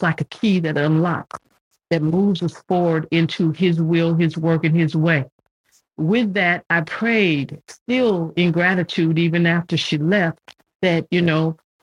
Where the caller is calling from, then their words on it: Roswell, Georgia, United States; I'm calling in from Roswell, Georgia, northern suburbs of Atlanta.